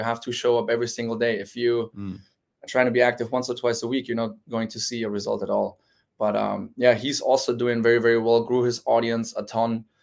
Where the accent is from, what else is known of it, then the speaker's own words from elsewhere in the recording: Germany; I grew up in Germany. I swam in Germany for a while, made my first junior European team there. So I got my base in Germany